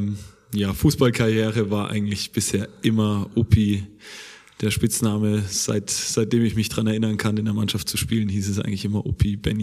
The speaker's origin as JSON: {"language": "German", "town": "Burghausen", "region": "Bavaria", "country": "Germany", "tie": "born or raised there", "said": "Nee, also ich bin in Burghausen aufgewachsen, 5 Minuten mit dem Fahrrad vom Stadion"}